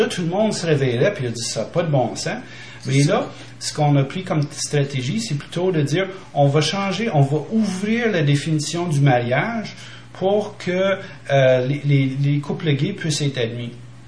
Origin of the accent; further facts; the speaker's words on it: Quebec, Canada; accent: Quebec; Moi, j'ai été élevé dans les milieux anglophones, donc ça fait un accent un peu bâtard, un peu mélangé. J'ai un peu de résidus d'influence anglophone, et puis peut-être que les gens en Europe là, vont peut-être pas voir, ils vont juste trouver que j'ai un accent québécois